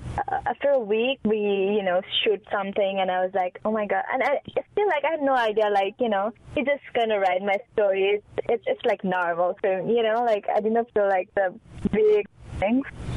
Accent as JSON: {"language": "English", "country": "Nepal", "said": "So I'm from Nepal"}